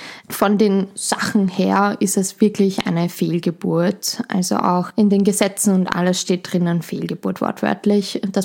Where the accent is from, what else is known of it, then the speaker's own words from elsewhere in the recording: Schwechat, Lower Austria, Austria; ich komme aus Schwechat, bin dort aufgewachsen, lebe dort